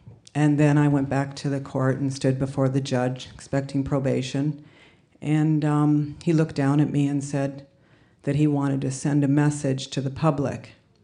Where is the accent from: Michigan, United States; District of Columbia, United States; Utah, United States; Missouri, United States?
Michigan, United States; As a teenager growing up in Michigan, I had listened to … worn paisley print dresses and fringe suede jackets